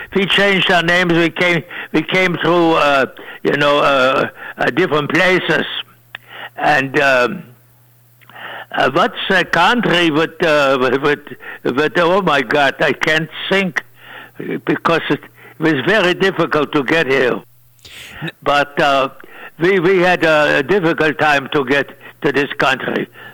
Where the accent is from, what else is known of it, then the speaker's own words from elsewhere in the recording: Vienna, Austria; As I said before, I was not from Germany. I was from Vienna.